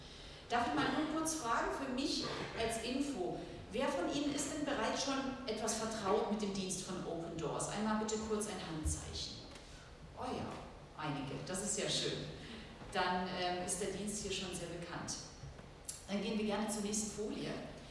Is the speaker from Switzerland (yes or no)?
no; Baden-Württemberg, Germany; Mein Gebiet ist eigentlich der Stuttgarter Raum. Ich komme aus dem Schwabenländle